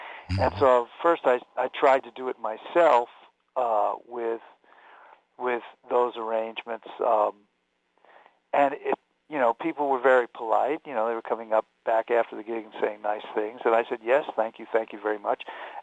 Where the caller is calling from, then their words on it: Brooklyn, New York, United States; I'm calling from my apartment on a fifth floor of a walk-up in Brooklyn.